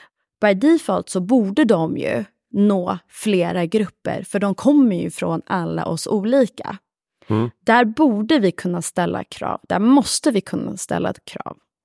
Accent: Sweden; Inte bara för att jag är svensk

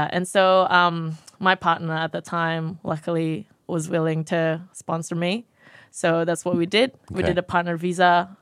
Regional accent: Kendari, Southeast Sulawesi, Indonesia; It's called Kendari in Sulawesi.

